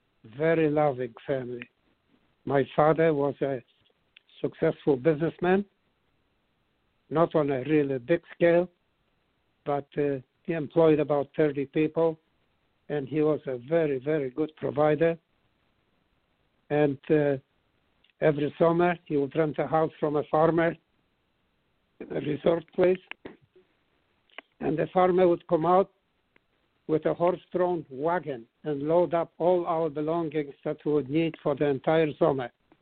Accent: Łódź, Łódź Voivodeship, Poland; The resort place was only 10 miles out of town, out of the city of Lodz, my hometown, but it took the horse a whole day to get there.

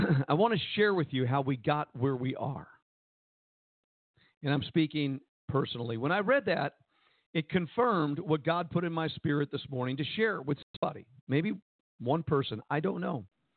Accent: New Jersey, United States; I was Italian. I was from New Jersey.

